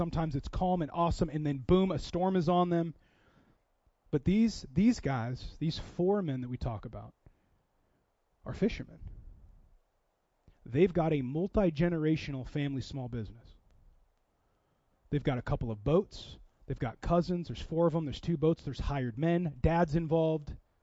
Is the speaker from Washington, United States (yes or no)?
yes; Seattle, Washington, United States; now in Wichita, United States; I grew up in Seattle, which is very unchurched. Up there, you're the weirdo if you go to church.